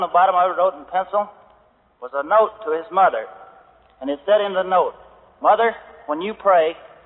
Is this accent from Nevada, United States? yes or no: no; Teague, Texas, United States; born there; I was born in Teague, Texas.